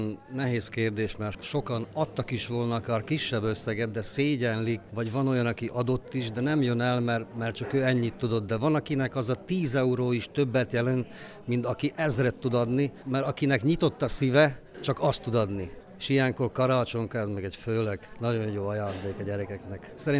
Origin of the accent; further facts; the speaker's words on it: Tallós, Trnava Region, Slovakia; Igen, nem vagyok vezekényi, én Tallósról származok.